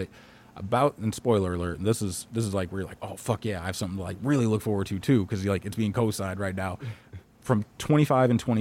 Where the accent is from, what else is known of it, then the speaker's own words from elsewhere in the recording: St. Louis, Missouri, United States; Well, I was born on the Hill. I love everything about South St. Louis.